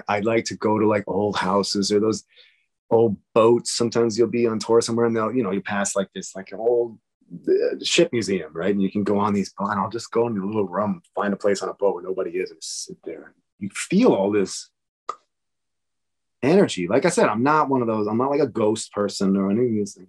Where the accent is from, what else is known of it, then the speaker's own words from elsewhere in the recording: New York City, New York, United States; I'm so lucky I grew up in New York City